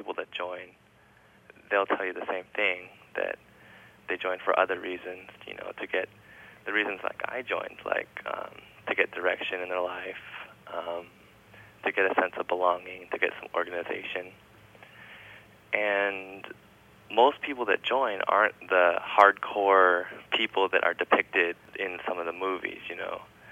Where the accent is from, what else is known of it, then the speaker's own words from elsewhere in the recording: Seattle, Washington, United States; born there; now in Los Angeles, United States; I was born in Seattle. I protested the WTO, and I protested the DNC when I moved to LA.